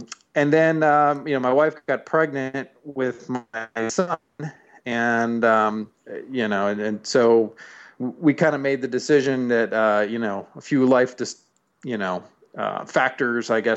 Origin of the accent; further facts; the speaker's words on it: Baltimore, Maryland, United States; Sure. Well, I'm from Baltimore. My family's from Baltimore